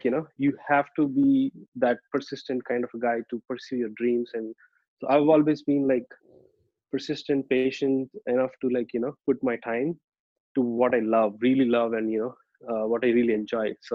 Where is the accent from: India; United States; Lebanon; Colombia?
India; English is a second language; So I'm from India, so we did that.